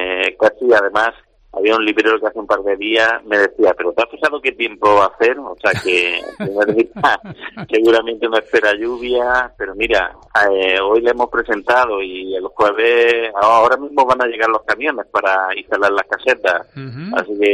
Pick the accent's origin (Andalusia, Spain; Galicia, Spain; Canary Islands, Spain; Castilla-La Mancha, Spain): Andalusia, Spain; Almería; yo te confieso, yo soy almeriense